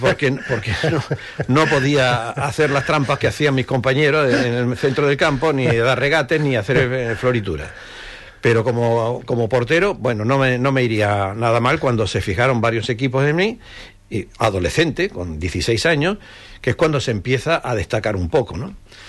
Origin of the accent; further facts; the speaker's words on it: Spain; yo soy español, pero vengo de Uruguay de jugar.